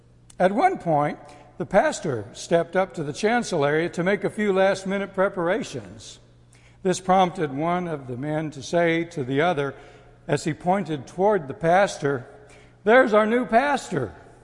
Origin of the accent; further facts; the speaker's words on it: Texas, United States; even if they didn't know I was from Texas, I would just hear these derogatory remarks made about folks from the Lone Star State.